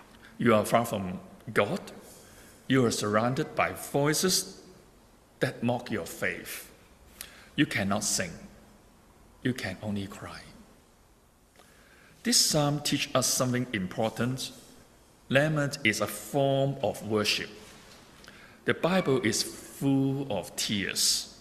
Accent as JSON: {"language": "English", "country": "Hong Kong", "said": "I'm from Hong Kong."}